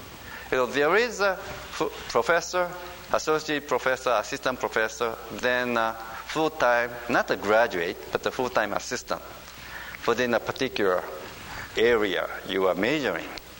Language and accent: English; Japan; English is a second language; if we are born and raised in Japan, well, we think, you know, this is the way it is.